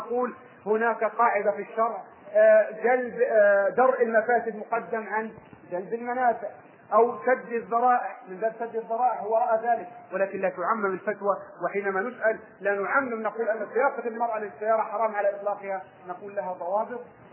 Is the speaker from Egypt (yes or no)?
yes; Egypt; يعني في مثل عندنا في مصر يقول ضربني واشتكى وسبقني وبكى